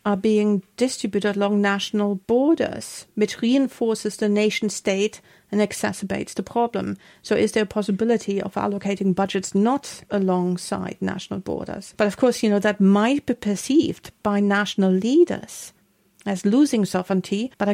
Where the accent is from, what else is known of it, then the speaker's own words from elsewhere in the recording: Germany; also born or lived in Scotland; now in England, United Kingdom; You know, I'm from Germany. I met you in Scotland. Yep. We moved to England.